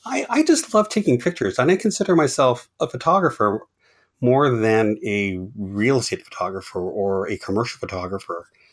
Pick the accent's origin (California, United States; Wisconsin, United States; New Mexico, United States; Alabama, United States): California, United States; Carmel; No, but see, and actually, again, I come from Carmel, and really everybody knew him